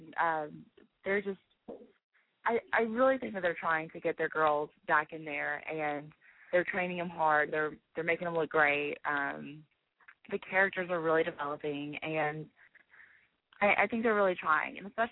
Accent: Texas, United States; It showcases that I'm from Texas and strong.

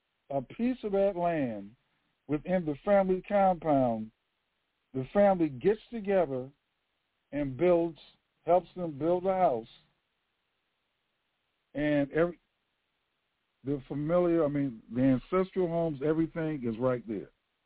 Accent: Washington, District of Columbia, United States; I'm originally from Washington, D.C. I have a house in D.C.

